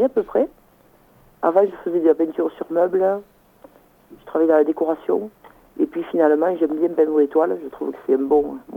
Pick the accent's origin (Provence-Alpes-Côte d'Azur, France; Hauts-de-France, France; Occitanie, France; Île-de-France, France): Occitanie, France; Je suis des Cévennes